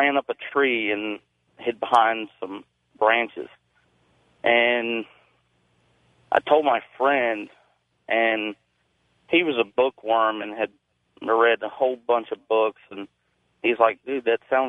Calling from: Concord, North Carolina, United States; I'm calling from Concord, North Carolina.

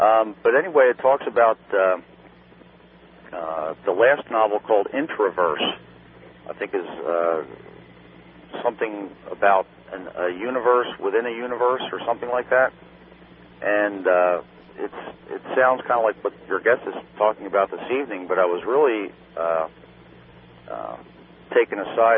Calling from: Harrisburg, Pennsylvania, United States; I'm calling from Harrisburg, Pennsylvania.

